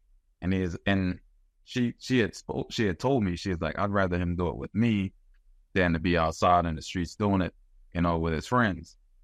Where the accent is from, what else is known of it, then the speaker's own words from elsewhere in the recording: Philadelphia, Pennsylvania, United States; So again, I'm from Philly, man.